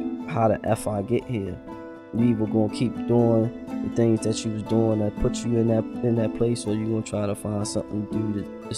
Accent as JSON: {"language": "English", "town": "Baltimore", "region": "Maryland", "country": "United States", "tie": "born or raised there", "said": "I grew up in West Baltimore. I was raised by a single mom. I have brothers and sisters. Just West Baltimore, North Avenue, North Pulaski, North and Warwick. It's all the same neighborhood to me, for real."}